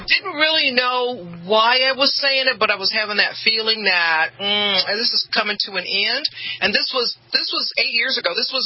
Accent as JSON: {"language": "English", "town": "Los Angeles", "region": "California", "country": "United States", "said": "I'm from the hood. For your listeners who don't know my background, I come from South Central L.A."}